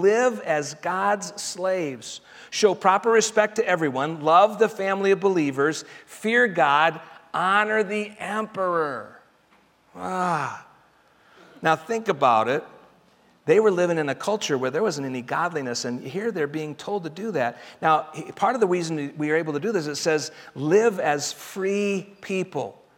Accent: Denver, Colorado, United States; I grew up in Denver, went to college in Nebraska, and I had to drive all the way across Nebraska at 55 miles an hour.

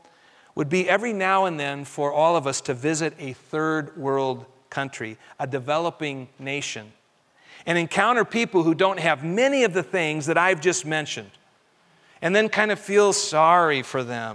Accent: Colorado, United States; because I grew up in Colorado, but did not learn how to ski till I was 28 years old.

